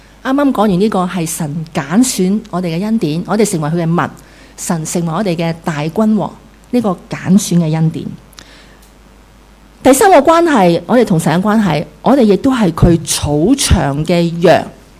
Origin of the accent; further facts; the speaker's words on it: Hong Kong; 那我们香港人想去哪里啊？不想去咯。